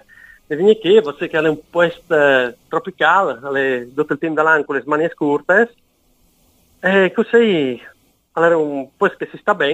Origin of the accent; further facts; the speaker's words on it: Colloredo di Monte Albano, Friuli-Venezia Giulia, Italy; now in Cairns, Australia; io sono di Chiauria, che è una frazione di Colore di Monte Alban, ho 52 anni, ho vivo a Cairns, è una città che è grande più o meno come Udin, ha più o meno 140.000 abitanti